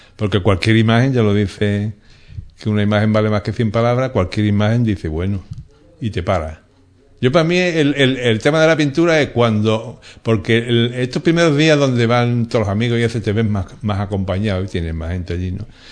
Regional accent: Ubrique, Andalusia, Spain; Pues la temática de la pintura urbana de mi pueblo, que yo nunca, en mi pintura siempre se ve Ubrique.

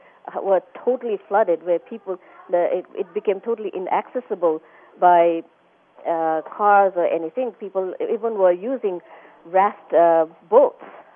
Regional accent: Bagmati, Nepal; I come from Kathmandu Valley, and that place is supposed to be relatively much more safer than other places in Nepal

